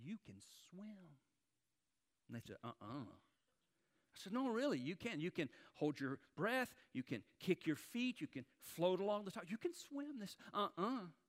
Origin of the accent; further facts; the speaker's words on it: Florida, United States; There were any alligators in that water? We're from Florida. You always have to ask.